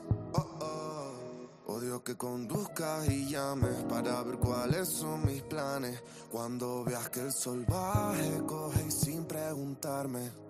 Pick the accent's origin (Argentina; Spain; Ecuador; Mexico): Spain; Granada, Andalusia; al final somos de Granada y queremos pues, promocionar nuestra tierra